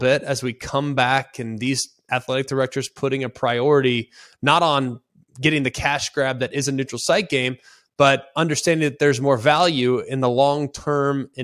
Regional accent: Dallas, Texas, United States; this is a little bit close to home for me because I grew up in Dallas-Fort Worth.

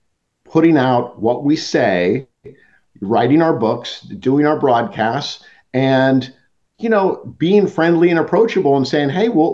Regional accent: Alamo, California, United States; So I grew up in Alamo. I went to De La Salle High School, the Christian Brothers School, went to St. Mary's College, and then I went to law school in San Francisco.

